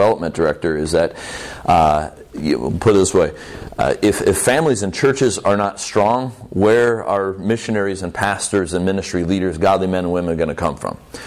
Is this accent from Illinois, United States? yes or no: yes; Chicago, Illinois, United States; Being from the greater Chicagoland area, both Lori and I grew up here and in Chicagoland area, but also this is really my home church.